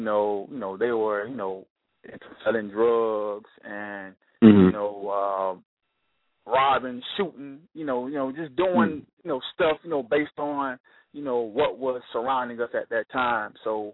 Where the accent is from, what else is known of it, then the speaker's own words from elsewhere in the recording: Jacksonville, Florida, United States; I was born and raised here in Jacksonville, Florida.